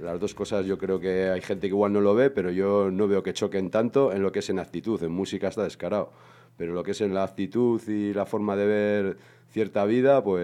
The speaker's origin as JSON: {"language": "Spanish", "town": "Ortuella", "region": "Basque Country", "country": "Spain", "tie": "born or raised there", "said": "yo empecé en la zona donde yo me crié, en Ortuella y todo eso, pues con 15 años, en el 92"}